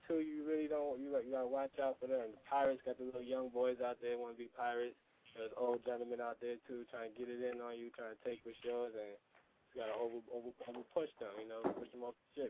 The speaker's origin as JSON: {"language": "English", "town": "New York City", "region": "New York", "country": "United States", "lives_now": "Virginia, United States", "said": "I'm originally from NYC, you know what I'm saying, New York City, can't forget that, South Jamaica, Queens, Daisy Back Block, 459th Street."}